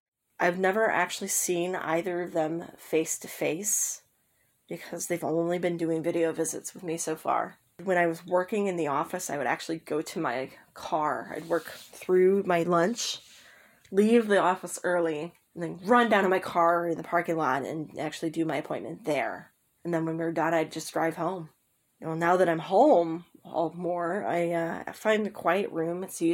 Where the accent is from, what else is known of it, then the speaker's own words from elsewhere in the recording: Westland, Michigan, United States; from Westland, Michigan.